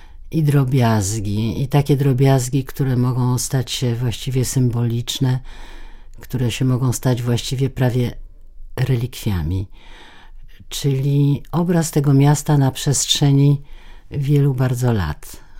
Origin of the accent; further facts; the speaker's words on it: Warsaw, Masovian Voivodeship, Poland; born there; Urodziłam się w Wilanowie. Przez przypadek się urodziłam w pałacu